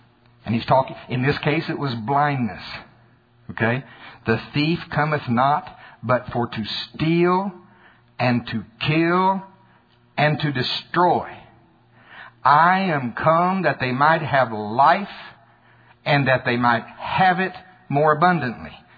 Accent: United States; You can tell I'm from Pottawatomie County.

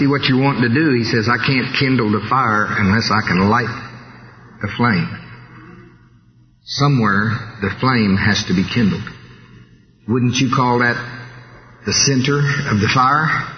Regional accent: Tulsa, Oklahoma, United States; See, and we're from Tulsa, and we've got really good churches in Tulsa.

